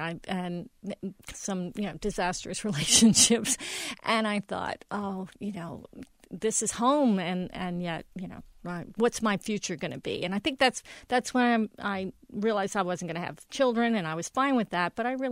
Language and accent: English; Louisiana, United States; I know how to cook it because I'm from South Louisiana, and I was close to water